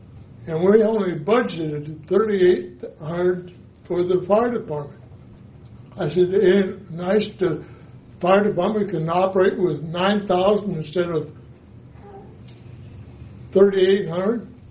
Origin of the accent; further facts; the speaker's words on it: Emerson, Nebraska, United States; And I was raised in Emerson, which most of you guys know it.